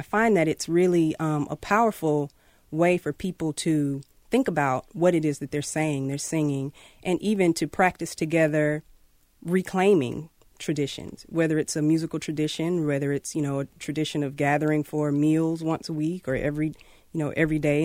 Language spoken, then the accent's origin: English; the Carolinas, United States; I grew up in the Black Baptist church tradition in the Carolinas